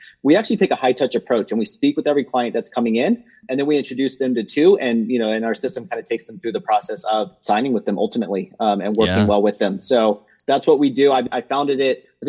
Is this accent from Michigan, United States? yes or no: no; Virginia, United States; now in Denver, United States; I was born and raised in Virginia. So I'm a Southern boy at heart, born and raised in the heart of the Shenandoah Valley. I now live in Denver, Colorado